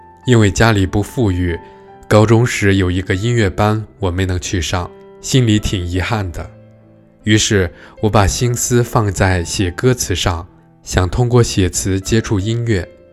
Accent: Kaifeng, Henan, China; 我的家乡在河南开封的农村

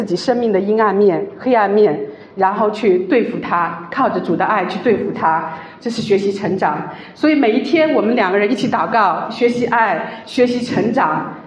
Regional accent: China; 我是1979年出生，在中国大陆成长，都知道那个年代的时候有计划生育

